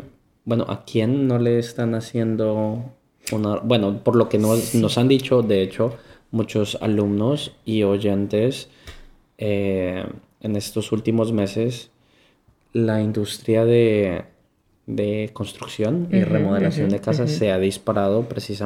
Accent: Colombia; Colombia, ¿no? O sea, Colombia es mi hogar

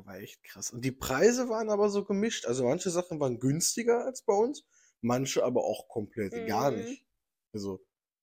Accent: Amsterdam, North Holland, Netherlands; German is a second language; wie zum Beispiel bei uns in Amsterdam, da wird halt Englisch gesprochen, ganz easy verständlich

